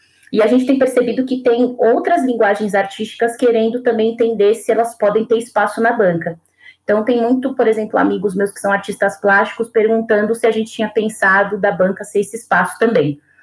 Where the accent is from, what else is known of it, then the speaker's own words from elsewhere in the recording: São Paulo, Brazil; Eu sou da periferia de São Paulo, né?